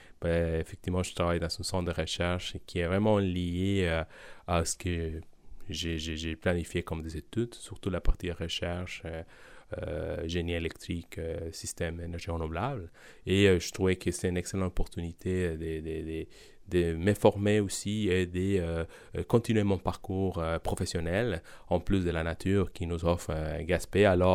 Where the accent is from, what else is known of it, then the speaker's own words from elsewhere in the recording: Medellín, Antioquia, Colombia; French is a second language; now in Quebec, Canada; Je viens de la Colombie. Ma ville natale, c'est Medellín.